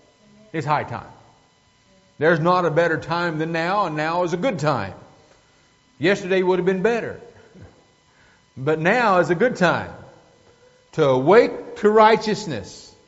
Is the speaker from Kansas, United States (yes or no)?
yes; Kansas, United States; Well, I was raised up in Kansas.